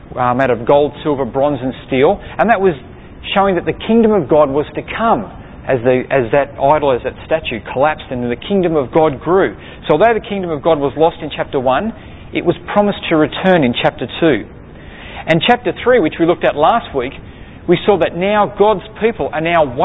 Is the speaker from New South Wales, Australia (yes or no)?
yes; Sydney, New South Wales, Australia; I grew up in New South Wales, and I grew up in Sydney